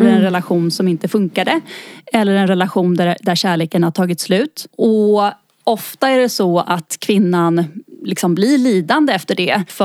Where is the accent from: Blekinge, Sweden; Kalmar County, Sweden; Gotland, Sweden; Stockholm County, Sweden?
Gotland, Sweden; Och jag är uppväxt med Gotland. Men jag är också uppväxt med två dialekter.